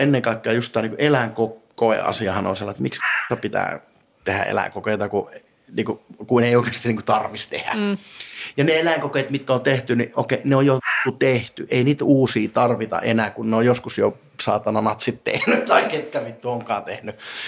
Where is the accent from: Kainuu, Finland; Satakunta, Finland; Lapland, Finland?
Lapland, Finland; Rovaniemi; kun Lappi on Lappi, Rovaniemi on Rovaniemi ja minä olen rovaniemeläinen ja me olemme Suomessa